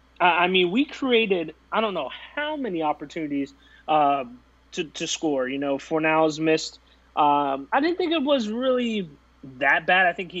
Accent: Harrisburg, Pennsylvania, United States; I was sitting here in Florida sweating because of this nice warm heat. My hometown in Harrisburg's got 2 feet of snow today, so I dodged the bullet there.

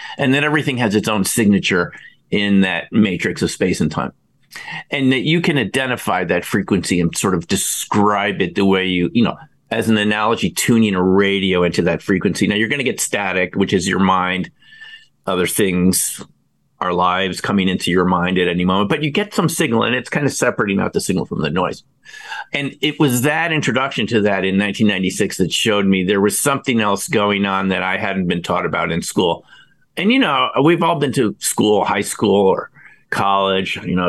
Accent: New York, United States; And keep in mind, I grew up near the Hudson Valley.

